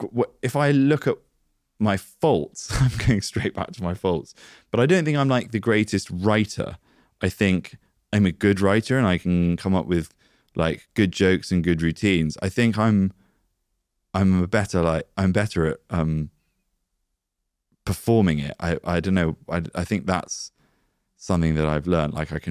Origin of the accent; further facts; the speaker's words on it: United Kingdom; We're British, and I'm like, oh no.